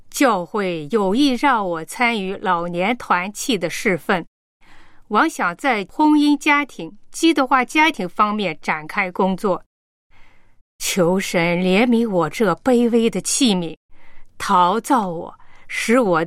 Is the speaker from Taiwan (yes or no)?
no; Shaanxi, China; 我是陕西的